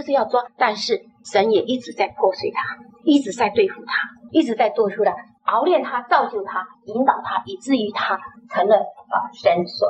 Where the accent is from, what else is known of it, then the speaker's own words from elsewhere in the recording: China; 他们跟我们中国人很像哈，就是我们中国人很注重这个长子